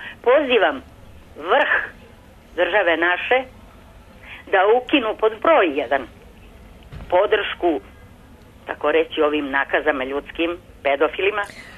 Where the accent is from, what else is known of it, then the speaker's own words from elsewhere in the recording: Montenegro; born there; Srpkinja rođena na teritoriji Crne Gore, ali sam ipak Srpkinja.